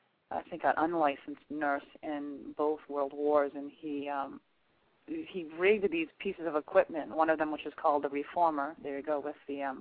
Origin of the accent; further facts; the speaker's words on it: New York, United States; born there; I was not. I was born in Manhattan.